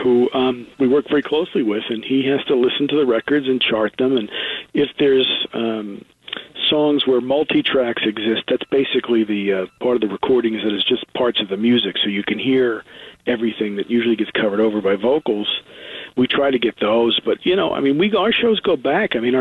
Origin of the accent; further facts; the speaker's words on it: Bradley Beach, New Jersey, United States; also born or lived in Ocean Grove; Now, you know I'm from Bradley Beach, but also I did a fair amount of time in Ocean Grove, New Jersey.